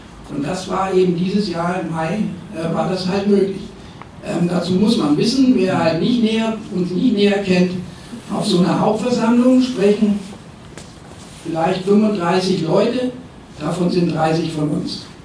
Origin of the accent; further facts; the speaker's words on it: Nuremberg, Bavaria, Germany; also ich komme aus Nürnberg